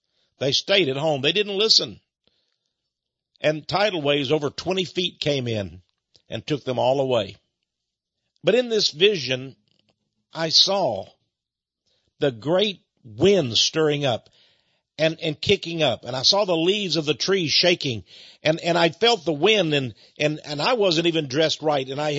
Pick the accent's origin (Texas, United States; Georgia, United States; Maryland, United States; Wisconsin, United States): Texas, United States; Port Neches; I know hurricanes because I come from the Gulf Coast of Texas. And from the time I was a little kid, you know, through Hurricane Audrey, Hurricane Carla, we had these monstrous hurricanes come. And in my little town of Port Neches, Texas